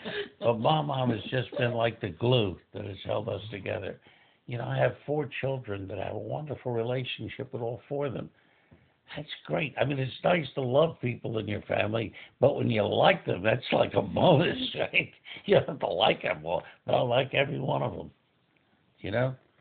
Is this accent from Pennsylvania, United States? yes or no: yes; Philadelphia, Pennsylvania, United States; You got to understand, I'm from South Philadelphia. I don't know anything about camps and campfires and fireplaces.